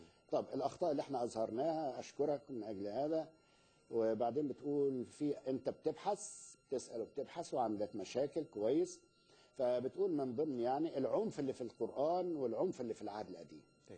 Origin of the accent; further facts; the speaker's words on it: Egypt; المثل بنقوله عندنا في مصر